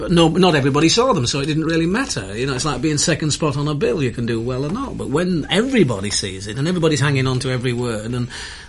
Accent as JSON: {"language": "English", "country": "United Kingdom", "said": "We said, excuse me, I don't know about the common market now, but we said, we're not Europeans. I said, we're British, you see."}